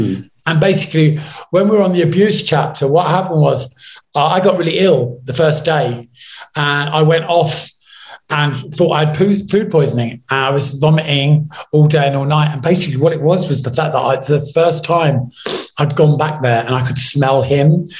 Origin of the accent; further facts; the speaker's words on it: New York, United States; And I talk about growing up in New York and flying, you know, all of that stuff that went with my lifestyle.